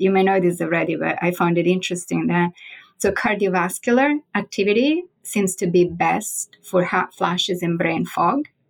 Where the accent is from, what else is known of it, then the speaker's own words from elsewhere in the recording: Florence, Tuscany, Italy; So I'm from Florence in Italy.